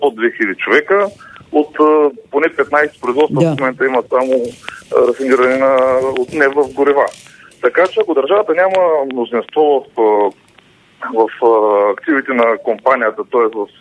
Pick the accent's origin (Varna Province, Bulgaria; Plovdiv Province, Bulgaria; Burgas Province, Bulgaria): Burgas Province, Bulgaria; Burgas; Аз мога да ви кажа конкретно за Бургас, тъй като съм от Бургас